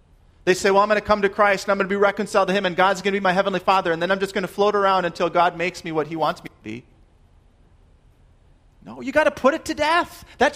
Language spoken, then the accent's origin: English; Minnesota, United States; The first one being, I'm from Minnesota.